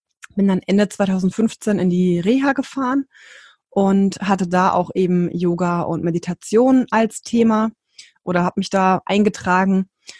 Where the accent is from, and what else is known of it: Rhine-Main area, Germany